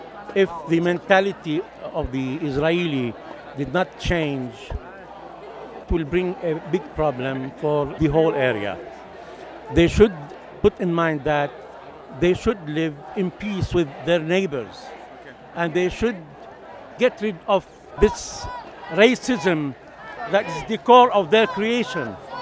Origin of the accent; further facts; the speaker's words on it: Mount Lebanon, Lebanon; I'm from Mount Lebanon.